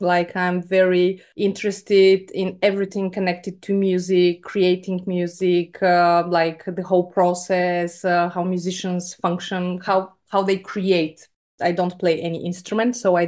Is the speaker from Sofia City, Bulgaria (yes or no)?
yes; Sofia, Sofia City, Bulgaria; English is a second language; from Sofia. So basically, I was born and raised here.